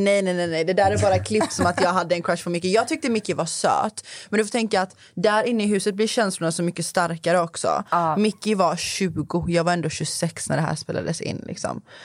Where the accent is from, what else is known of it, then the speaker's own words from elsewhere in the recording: Gothenburg, Västra Götaland County, Sweden; accent: Gothenburg dialect; also born or lived in Gottsunda; Jag pratar göteborgska. Alltså när jag tänker så här, hemma för mig är ju Göteborg. Mm. Men också Uppsala. Mm. Men jag bodde i Skövde i 7, 8, 9 tror jag gick i Skövde. Så jag har ju flyttat runt ganska mycket så. Så jag bodde i Skövde.